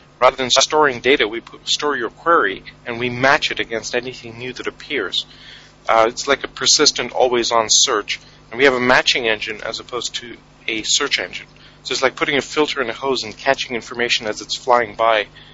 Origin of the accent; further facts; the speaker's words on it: India; also born or lived in Canada / Europe; now in New York, United States; My personal background is I'm actually Canadian, but originally from India. I spent 10 years in Europe, and I've been living in New York for the last 5 years.